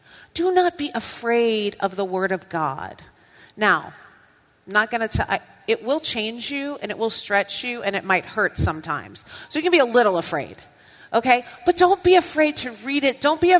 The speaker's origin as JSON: {"language": "English", "region": "Louisiana", "country": "United States", "tie": "born or raised there", "also_born_or_lived": "Costa Rica", "lives_now": "Fort Wayne, United States", "said": "I grew up in Louisiana, So I ended up in Fort Wayne by way of Costa Rica"}